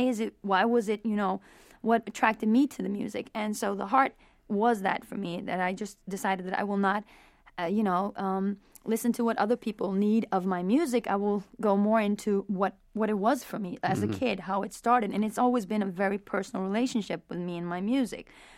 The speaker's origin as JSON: {"language": "English", "region": "Himachal Pradesh", "country": "India", "tie": "born there", "also_born_or_lived": "Norway", "said": "I was born in Himachal Pradesh, which is north in India."}